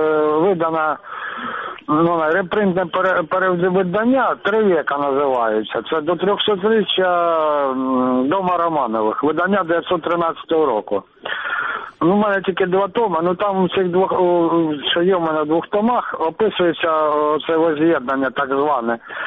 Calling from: Luhansk Oblast, Ukraine; Алло, добрий вечір, з Луганщини.

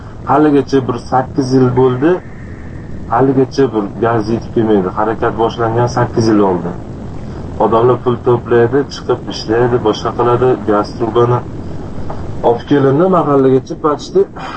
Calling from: Namangan, Namangan Region, Uzbekistan; Namangandanman o'zim.

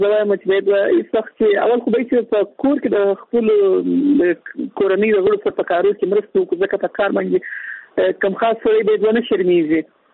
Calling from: Kandahar, Afghanistan; له کندهار ولایت څخه اړیکه نیولې.

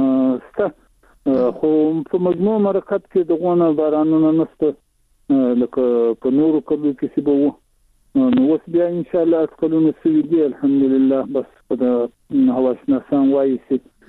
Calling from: Zabul, Afghanistan; هم د زابل ولایت شاجیل ولسوالي.

